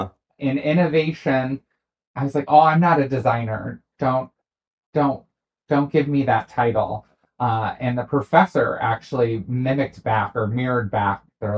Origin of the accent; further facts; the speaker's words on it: St. Louis, Missouri, United States; I'm from St. Louis